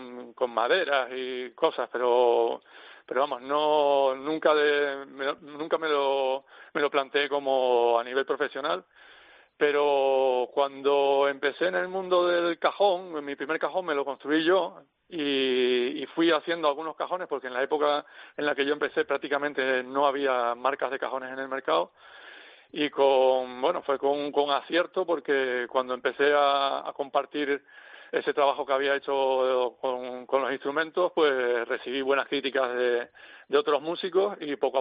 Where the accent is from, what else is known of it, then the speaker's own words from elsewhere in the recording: Canary Islands, Spain; also born or lived in Madrid; now in Segovia, Spain; yo realmente soy nacido en Madrid, pero criado en Canarias. Y bueno, después de algunas vueltas recaí otra vez en Madrid y en el año 2020 me vine a Segovia con mi familia